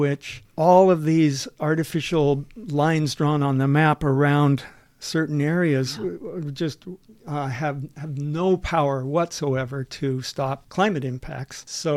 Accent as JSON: {"language": "English", "region": "Washington", "country": "United States", "tie": "born or raised there", "said": "growing up in Puget Sound, I wasn't in a family that liked to fish."}